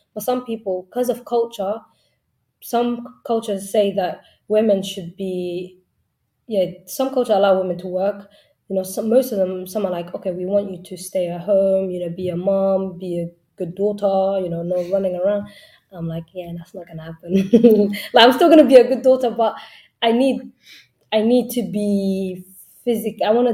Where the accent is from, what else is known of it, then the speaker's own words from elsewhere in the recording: Brent, London, United Kingdom; I'm from Brent, so it's just, I love the fact that he made it happen.